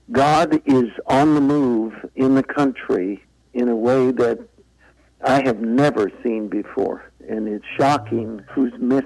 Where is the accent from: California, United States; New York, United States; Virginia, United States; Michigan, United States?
California, United States; San Francisco; I'm from San Francisco, which doesn't usually create evangelists.